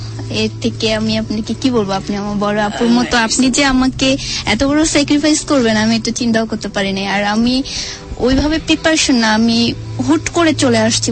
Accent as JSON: {"language": "Bangla", "town": "Dhaka", "region": "Dhaka Division", "country": "Bangladesh", "said": "আমি মোহাম্মদপুর থেকে আসছি"}